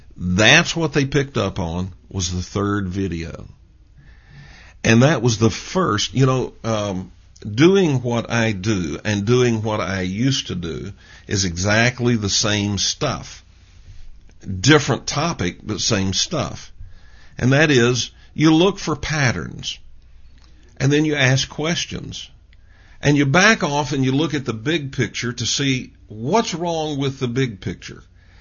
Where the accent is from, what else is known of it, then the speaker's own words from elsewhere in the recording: Georgia, United States; home in Georgia. And so, look, don't send me email and tell me I made fun of people in the South. I am a Southerner, okay?